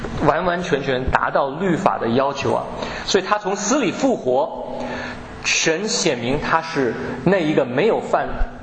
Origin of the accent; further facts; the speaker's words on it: China; 我们信耶稣以后，我们还是中国人，所以我想这个律法主义虽然我们都不是犹太人不是没有旧约的背景，可是我们都是中国人